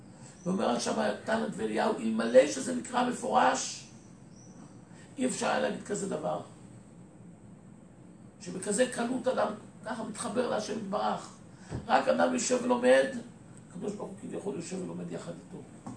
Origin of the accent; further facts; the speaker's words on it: Jerusalem, Jerusalem District, Israel; הוא היה גר בירושלים בשכונת בית וגן, כשהייתי ילד גרתי בניין על יד, בניין לידו